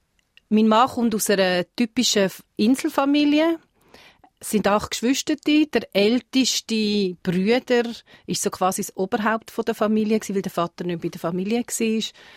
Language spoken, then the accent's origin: German; Switzerland; now in Greece